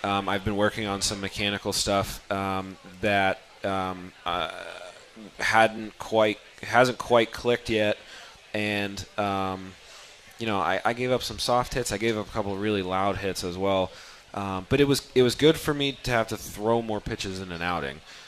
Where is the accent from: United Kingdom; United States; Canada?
United States; Jersey City, New Jersey; Yeah, my home state.